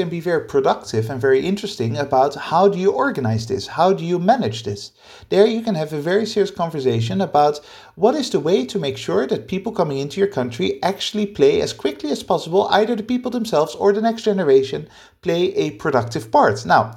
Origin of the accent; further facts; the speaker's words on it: Netherlands; now in Spain; I am an immigrant in Spain. I'm an economic migrant. I come from the Netherlands and I now live in Spain.